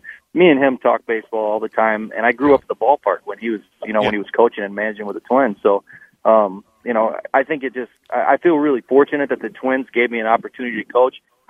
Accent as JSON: {"language": "English", "region": "Minnesota", "country": "United States", "tie": "born or raised there", "said": "I mean, I grew up in Minnesota when my dad was coaching up there, so I went to Roseville High School"}